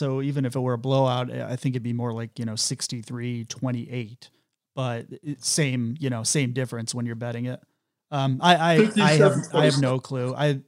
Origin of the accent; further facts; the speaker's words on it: Syracuse, New York, United States; I felt embarrassed, even though we're from Syracuse, but we're not Syracuse football fans. I feel embarrassed just as a Syracusian.